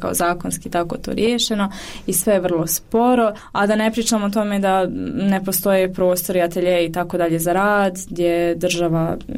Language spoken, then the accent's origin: Bosnian; Sarajevo, Federation of Bosnia and Herzegovina, Bosnia & Herzegovina; jer ja sam ipak iz Sarajeva